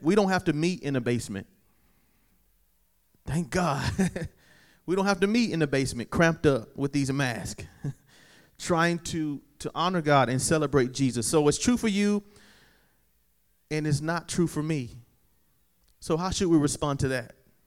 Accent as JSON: {"language": "English", "country": "China", "tie": "born or raised there", "second_language": "English", "said": "I did not grow up like that. I grew up in China."}